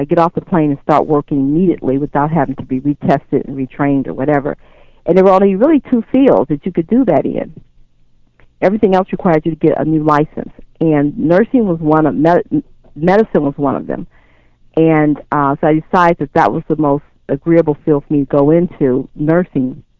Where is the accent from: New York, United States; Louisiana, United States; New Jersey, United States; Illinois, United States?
Illinois, United States; Chicago; I was born and raised in Chicago, and my intent was always to leave at some point.